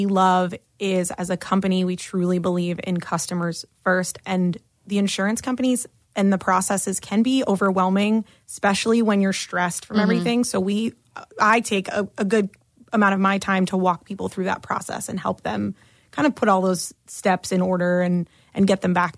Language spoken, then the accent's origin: English; New York, United States; I grew up outside of New York City. My mom's from Manhattan and my dad is from Long Island.